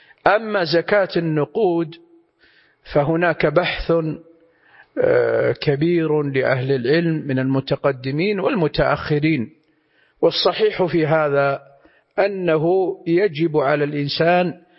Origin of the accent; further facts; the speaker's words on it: Saudi Arabia; كما يكون عندنا في المملكة العربية السعودية الأرز هو المقتات المعهود